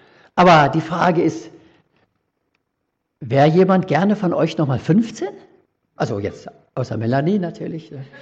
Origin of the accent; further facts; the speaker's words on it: Johannesburg, Gauteng, South Africa; Ich bin in Johannesburg aufgewachsen.